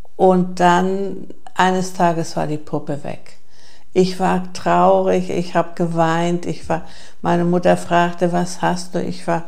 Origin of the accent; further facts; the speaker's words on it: Gelsdorf, Rhineland-Palatinate, Germany; ich bin in Gelsdorf aufgewachsen